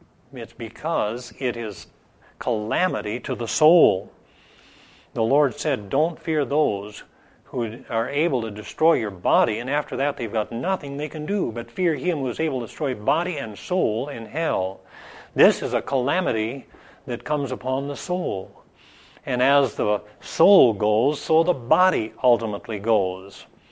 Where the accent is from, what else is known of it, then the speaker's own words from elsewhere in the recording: Iowa, United States; When I was growing up in Iowa, I remember a fraternity brother, so-called.